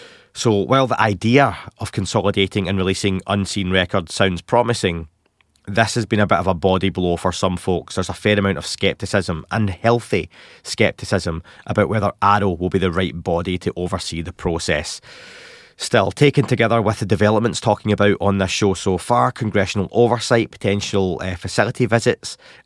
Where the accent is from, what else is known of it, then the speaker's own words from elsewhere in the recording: Scotland, United Kingdom; accent: Scottish; Excuse my Scottish accent saying that word.